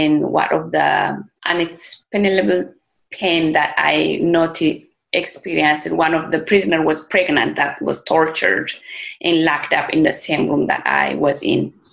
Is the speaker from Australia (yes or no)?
no; Oromia, Ethiopia; English is a second language; As I said, I'm from Oromia, Ethiopia.